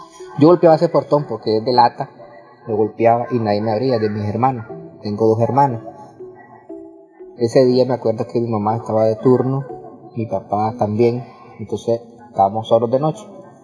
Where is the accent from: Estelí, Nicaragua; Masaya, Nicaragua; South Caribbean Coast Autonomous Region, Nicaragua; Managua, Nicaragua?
Masaya, Nicaragua; soy de Nicaragua, de la ciudad de Masaya.